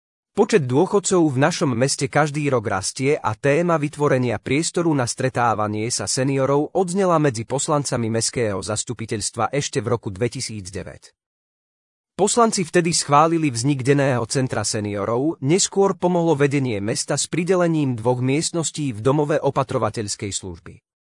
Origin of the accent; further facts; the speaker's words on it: Topoľčany, Nitra Region, Slovakia; Do 15 rokov som vyrástol v Topolčianskej nemocnici, kde bol môj otec správcom. Potom nás vyhnali, skončili sme v Nitre.